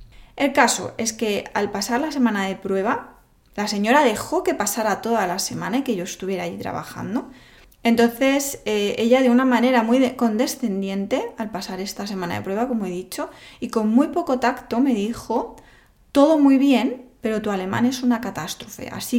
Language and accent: Spanish; Spain; Y como buena española, pues mi orgullo fue más grande.